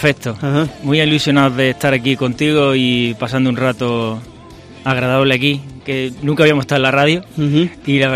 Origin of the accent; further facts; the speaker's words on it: Jaén, Andalusia, Spain; Yo, que soy de Jaén